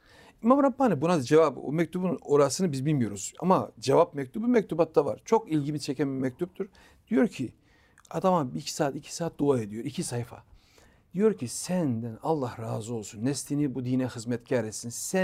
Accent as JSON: {"language": "Turkish", "region": "Rize", "country": "Turkey", "tie": "born or raised there", "said": "Rize'de yaşıyorum. Rize'de doğdum. İlmimin ekseriyetini Rize'de tahsil ettim."}